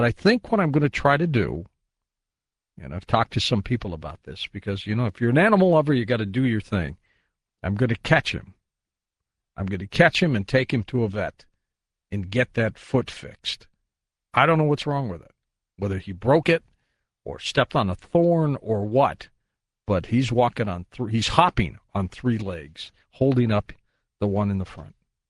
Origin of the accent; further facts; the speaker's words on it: Detroit, Michigan, United States; born there; I was born in Detroit.